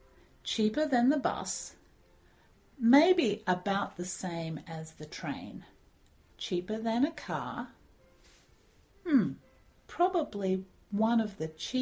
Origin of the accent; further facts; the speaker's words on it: Melbourne, Victoria, Australia; No, I'm not from Sydney. Actually, I'm from Melbourne.